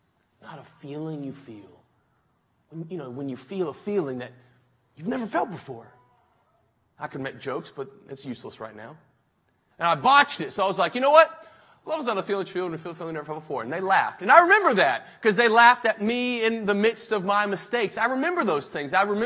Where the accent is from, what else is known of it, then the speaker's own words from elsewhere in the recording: Kentucky, United States; I'm from Kentucky. Some snow and ice doesn't scare me at all.